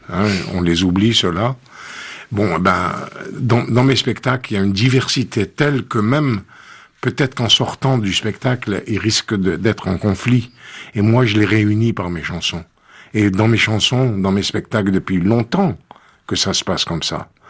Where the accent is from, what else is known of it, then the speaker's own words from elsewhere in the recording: Constantine, Constantine Province, Algeria; J'ai envie de retourner chez moi, à Constantine.